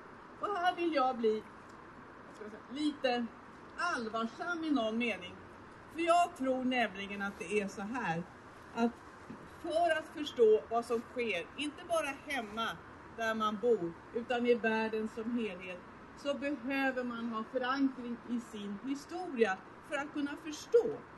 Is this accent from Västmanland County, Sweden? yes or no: no; Stockholm County, Sweden; Jag har nämligen min hembygd i norra Roslagen. Jag är skärgårdsunge och jag är bondunge